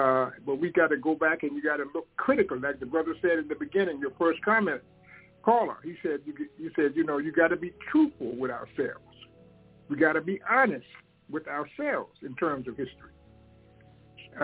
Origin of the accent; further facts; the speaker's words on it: Durham, North Carolina, United States; Yeah, Dr. Bruce and I, and myself, we are from Durham. I was born and raised in Durham. He was too.